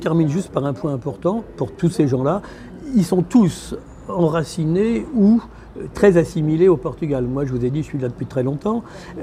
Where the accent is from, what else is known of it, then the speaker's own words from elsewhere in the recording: Hauts-de-France, France; puisque moi, je suis du Nord, d'origine.